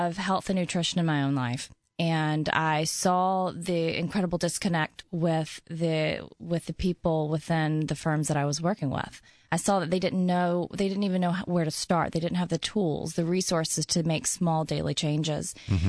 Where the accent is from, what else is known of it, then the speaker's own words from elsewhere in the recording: Gulf Coast, United States; Actually, no. I grew up in the Gulf Coast area.